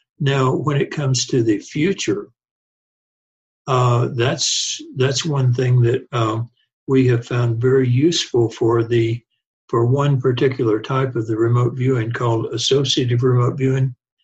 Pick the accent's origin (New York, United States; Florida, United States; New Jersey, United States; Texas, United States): Texas, United States; You can tell I'm a Texan.